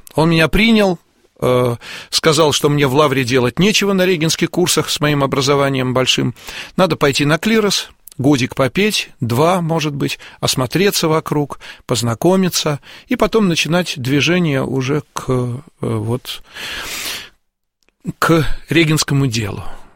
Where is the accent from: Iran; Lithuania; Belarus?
Belarus; Minsk; moved away as an adult; now in Moscow, Russia; С приездом в Москву, а я учился до этого в Минске, я родился в Минске